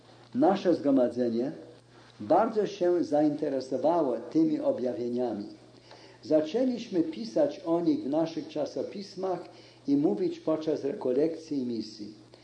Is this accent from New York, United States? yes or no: no; Massachusetts, United States; Polecono mi, bym pojechał w moje rodzinne strony do stanu Massachusetts